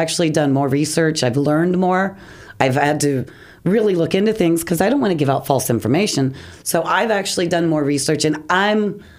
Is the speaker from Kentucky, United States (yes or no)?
no; Sanford, Florida, United States; born there; I was born in a little town outside Orlando that nobody had ever heard of until Trayvon Martin. I was born in Sanford.